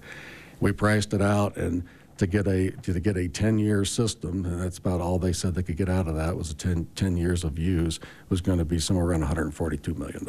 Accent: Virginia, United States; moved away; I came originally from Virginia early on, many years ago. And in the county I lived in back there, we have multiple cans as well on the curbside.

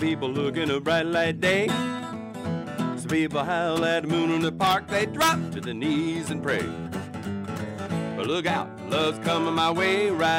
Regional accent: Jacksonville, Florida, United States; I grew up in Jacksonville, third generation North Florida redneck. Yeah, that's just the way it is. But I left town, and now I'm come back after 20 years.

